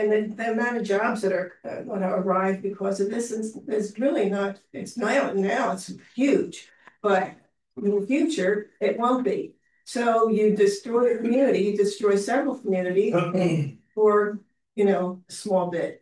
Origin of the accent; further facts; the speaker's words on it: Indiana, Pennsylvania, United States; I am from the Indiana Borough.